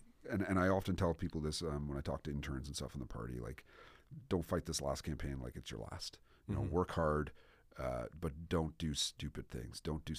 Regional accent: Antigonish, Nova Scotia, Canada; also born or lived in Cape Breton; Born in Cape Breton, but raised in Antigonish.

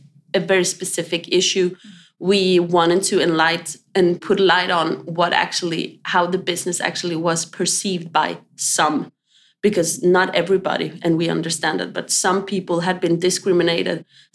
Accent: Sweden; now in Copenhagen, Denmark; And as you say, I live here in Copenhagen. I'm originally from Sweden, but moved here in 2006 and been here ever since.

